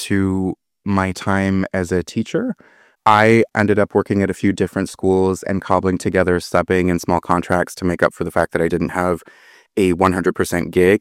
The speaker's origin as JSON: {"language": "English", "town": "Arnprior", "region": "Ontario", "country": "Canada", "tie": "born or raised there", "also_born_or_lived": "Saint-Eustache", "lives_now": "Montreal, Canada", "said": "But when I was six, I moved to a small town in the Ottawa Valley called Arnprior, about 45 minutes west of Ottawa. And then when I was 18, I moved back and I've been here now ever since, and I'm about to turn 33."}